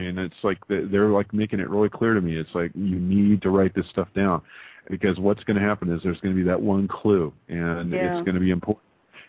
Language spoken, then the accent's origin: English; El Paso, Texas, United States; born there; Well, I was born in El Paso